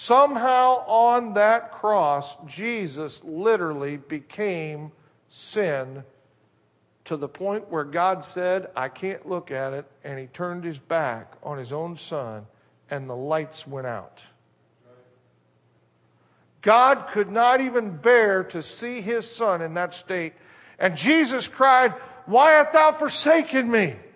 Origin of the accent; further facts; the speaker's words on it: United States; born there; I'm glad I was born in America.